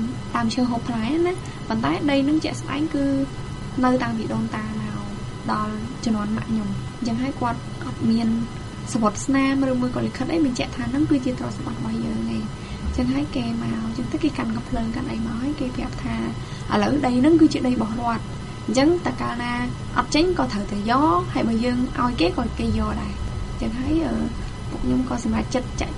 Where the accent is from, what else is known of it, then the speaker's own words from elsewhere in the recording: O Reang, Mondulkiri, Cambodia; born there; នាងខ្ញុំកើតនៅស្រុកអូរៀងនៅខេត្តមណ្ឌលគិរី